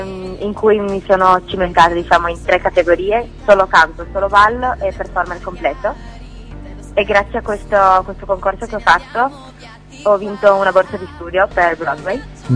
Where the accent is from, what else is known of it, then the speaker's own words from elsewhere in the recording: Trieste, Friuli-Venezia Giulia, Italy; innanzitutto ho appena compiuto 18 anni e vengo da Trieste.